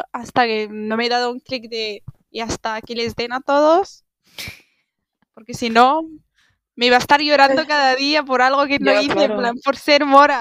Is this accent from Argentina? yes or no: no; Tangier, Tanger-Tetouan-Al Hoceima, Morocco; now in Barcelona, Spain; vengo de Tanger, es una ciudad muy pequeña, estamos entre nosotros y ya está, ¿sabes?